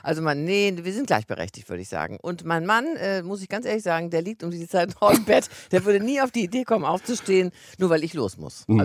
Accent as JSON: {"language": "German", "town": "Wuppertal", "region": "North Rhine-Westphalia", "country": "Germany", "tie": "born there", "lives_now": "Hamburg, Germany", "said": "Moin Moin sagt man schon in Hamburg, aber ich bin ja nun gebürtige Wuppertalerin"}